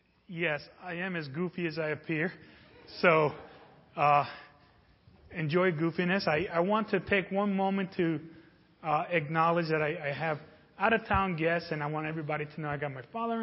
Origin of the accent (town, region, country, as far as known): New York City, New York, United States; born or raised there; also born or lived in Puerto Rico